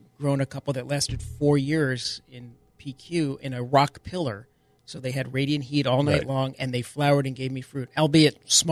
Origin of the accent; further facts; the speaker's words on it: New York, United States; accent: New York; My New York accent, my cauliflower.